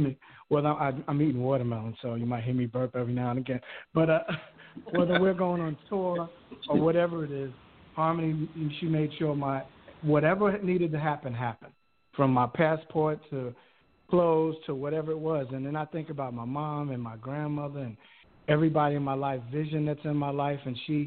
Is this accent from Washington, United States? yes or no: no; Queens, New York, United States; I grew up in Jamaica, Queens, New York